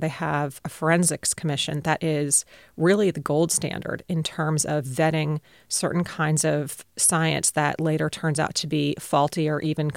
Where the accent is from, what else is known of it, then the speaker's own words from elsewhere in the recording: Philadelphia, Pennsylvania, United States; I'm from Philadelphia, and there was a pretty famous case in Philadelphia